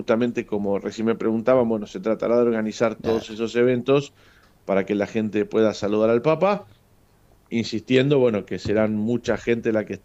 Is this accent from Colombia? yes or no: no; Argentina; y ya sabemos cómo somos los argentinos en esto, nos volcamos a la calle.